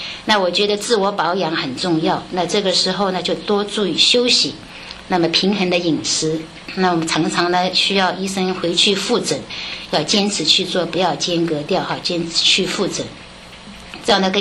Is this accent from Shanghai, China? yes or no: yes; Shanghai, China; 即使我在中国，我是来自上海，